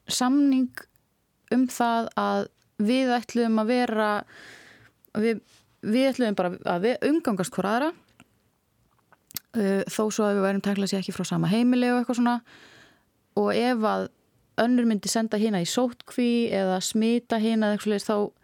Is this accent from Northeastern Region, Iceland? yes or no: yes; Akureyri, Northeastern Region, Iceland; fjölskylda mín var öll á Akureyri, þaðan sem ég er